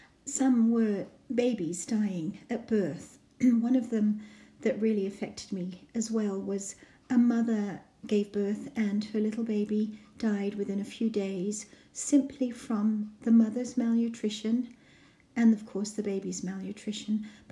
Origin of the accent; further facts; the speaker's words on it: Zambia; I grew up in Central Africa in a country called Zambia, originally Northern Rhodesia.